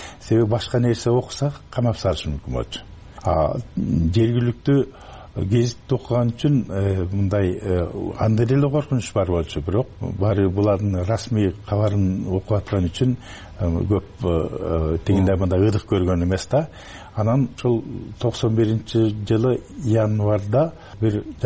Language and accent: Kyrgyz; Naryn, Naryn Region, Kyrgyzstan; Мисалы үчүн ошол орто мектепти бүтүрүп элек кезде эле Нарын шаарында